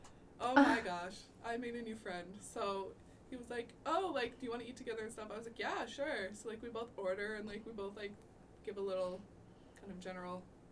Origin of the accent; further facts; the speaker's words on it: Canada; I'm like that Canadian who, or, like, I'm like Canadian-American who, like, pretend to have an accent or whatever.